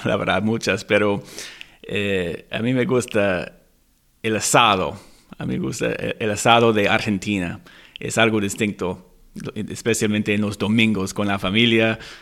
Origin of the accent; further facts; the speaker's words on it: Massachusetts, United States; born there; Spanish is a second language; also born or lived in California; soy de los Estados Unidos. Yo nací en Massachusetts, en el costa este, en el norte este del país, pero pasé mucho tiempo en California, Los Ángeles, California, específicamente Santa Mónica.